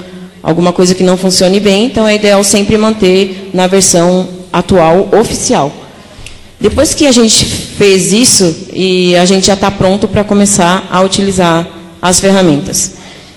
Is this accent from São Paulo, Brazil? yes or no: yes; São Paulo, Brazil; eu sou de São Paulo, né?